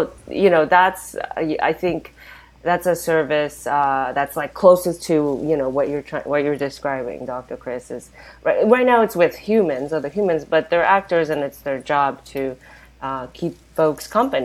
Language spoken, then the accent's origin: English; Japan; speaking of robots, like, I'm from Japan, where, you know, there's the conversation around loneliness is, like, huge there.